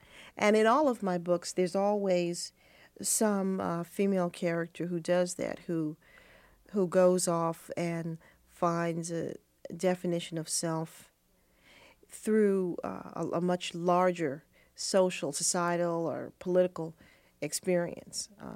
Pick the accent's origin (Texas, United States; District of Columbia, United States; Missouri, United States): District of Columbia, United States; Washington; my hometown of Washington, which seemed to me at that time the most unglamorous, unexciting place on earth.